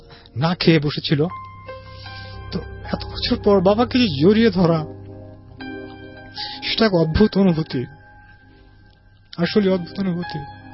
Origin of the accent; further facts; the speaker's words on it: Bangladesh; আমি বাংলাদেশি, আমি কোরিয়ার থেকে আসছি